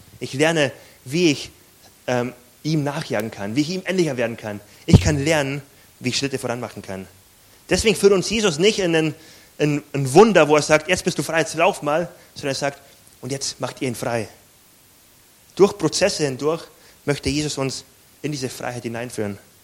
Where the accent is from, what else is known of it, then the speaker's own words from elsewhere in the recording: Bavaria, Germany; Ich komme aus Bayern, da ist alles sehr katholisch.